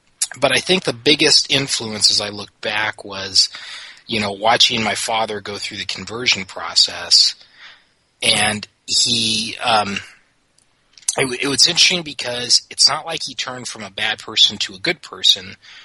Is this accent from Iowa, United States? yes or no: no; California, United States; the stake I grew up in Northern California area, east of Sacramento.